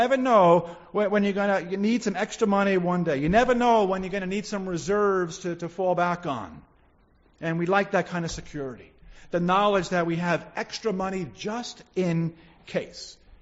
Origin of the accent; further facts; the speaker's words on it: Queens, New York, United States; I'm born and raised in Queens, have not had a lot of experience with these things